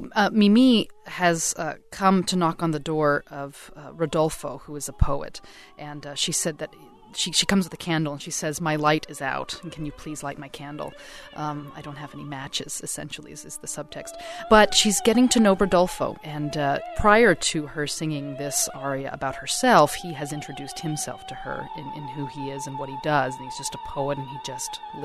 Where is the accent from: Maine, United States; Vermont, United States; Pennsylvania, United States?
Pennsylvania, United States; Pittsburgh; it was in my hometown of Pittsburgh on the Benedum Center stage.